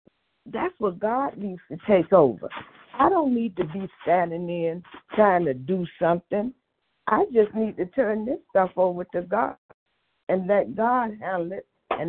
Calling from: Maryland, United States; I'm calling from Maryland.

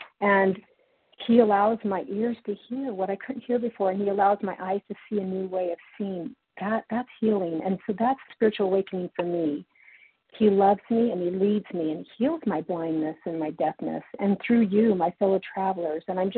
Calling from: Utah, United States; from Utah.

